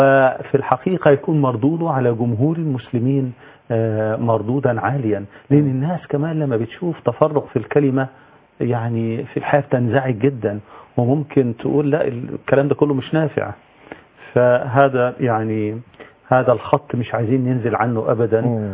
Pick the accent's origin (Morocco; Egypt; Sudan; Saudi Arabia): Egypt